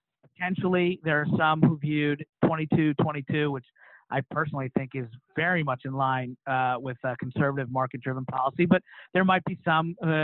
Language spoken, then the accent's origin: English; Kentucky, United States; I was a Republican from Kentucky